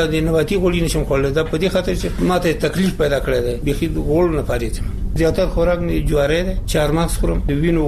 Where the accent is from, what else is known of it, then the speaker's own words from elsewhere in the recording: Nuristan, Afghanistan; مونږ د نورستان یو